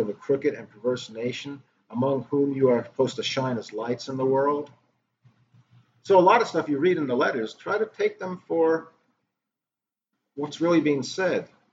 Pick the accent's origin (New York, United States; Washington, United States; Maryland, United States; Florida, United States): New York, United States; now in Tennessee, United States; seriously, I'm from Manhattan, New York.